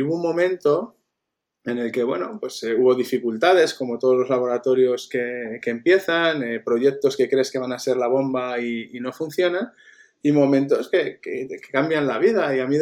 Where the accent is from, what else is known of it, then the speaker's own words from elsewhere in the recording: Zaragoza, Aragon, Spain; aunque soy de Zaragoza, nunca había pensado volver a Zaragoza.